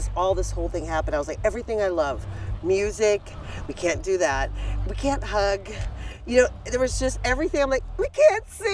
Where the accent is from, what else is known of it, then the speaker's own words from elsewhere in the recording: Pittsburgh, Pennsylvania, United States; I'm from Pittsburgh originally.